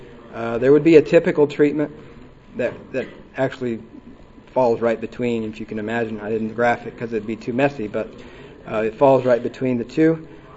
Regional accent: Midwest, United States; I grew up in the Midwest

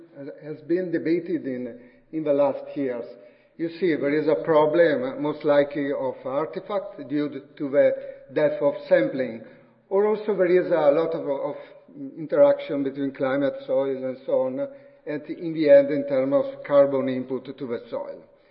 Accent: Padua, Veneto, Italy; And so I come from Padova. Padova is located in northeastern Italy.

